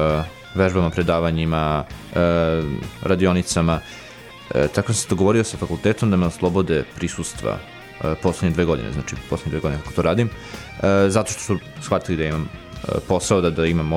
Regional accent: Belgrade, Serbia; now in Novi Sad, Serbia; zato sam došao iz Beograda ovde da studiram

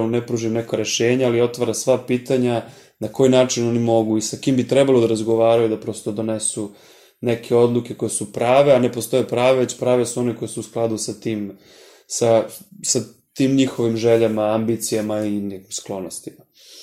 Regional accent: Paraćin, Šumadija and Western Serbia, Serbia; i ja sam iz Paraćina, i ja sam nekako pred kraj akademije imao potrebu da uradim nešto u svom rodnom gradu

